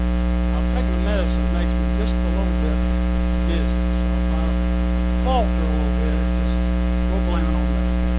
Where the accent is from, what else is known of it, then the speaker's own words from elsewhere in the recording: United States; I was born in America. I had nothing to do with it. I'm American because I was born in America.